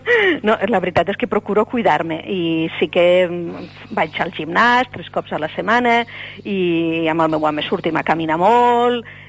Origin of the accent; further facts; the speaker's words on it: Lleida, Catalonia, Spain; born there; A Lleida.